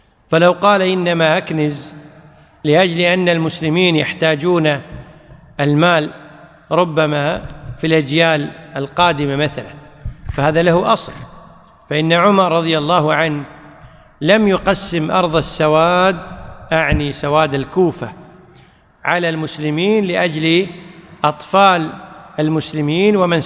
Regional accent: Kuwait; يعني مثل عندنا في الكويت،

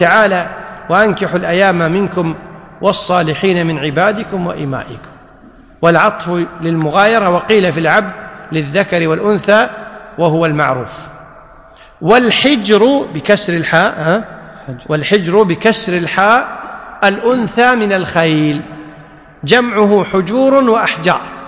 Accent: Kuwait; لكن في العرف اللحم عندنا في الكويت لا يطلق إلا على لحم الظأن أو لحم البقر أو لحم الجمل

